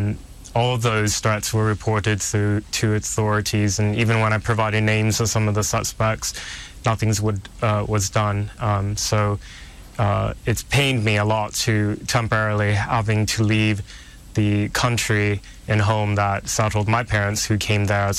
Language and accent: English; Portland, Oregon, United States; My hometown, Portland, Oregon, is the epicenter of American Antifa